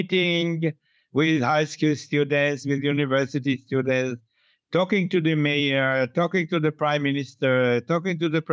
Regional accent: Haifa, Haifa District, Israel; Then the mayor of Haifa, in my hometown, calls me from his car.

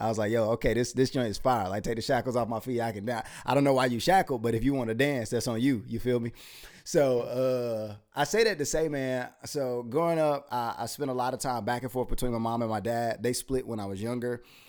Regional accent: Rocky Mount, North Carolina, United States; So Rocky Mount's a small town, but you got a lot of different people there because it's you got this small town that's in North Carolina

